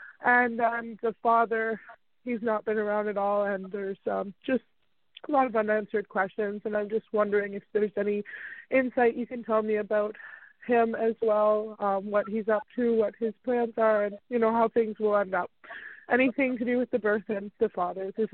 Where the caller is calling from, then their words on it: Canada; I'm calling from Canada.